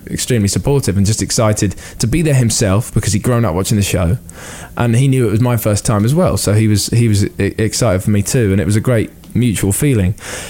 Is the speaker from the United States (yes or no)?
no; United Kingdom; And I think as a British person, you come to America and you want a bit of that.